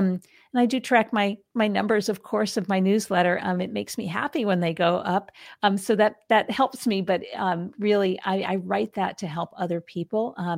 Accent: Rhode Island, United States; I grew up in Rhode Island and we use that all the time to talk about people.

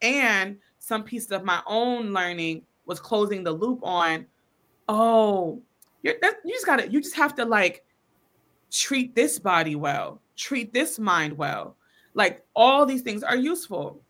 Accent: Atlanta, Georgia, United States; When I was 16, I was leaving a teen party, you know, growing up in Atlanta.

